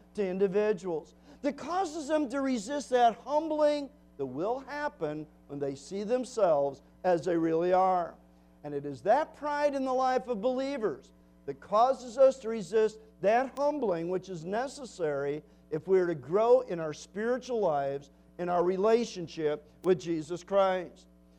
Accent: Sterling, Illinois, United States; Remember as a child growing up in Sterling, Illinois, our church there used to support the Gordon Smiths

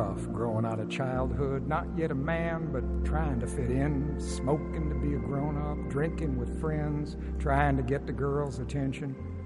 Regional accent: Alabama, United States; I was born and raised in Alabama.

